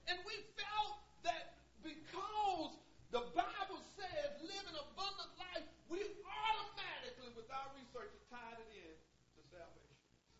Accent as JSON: {"language": "English", "town": "Willard", "region": "North Carolina", "country": "United States", "said": "I'm from Willard, North Carolina. There was a whole lot of our life growing up as a youth."}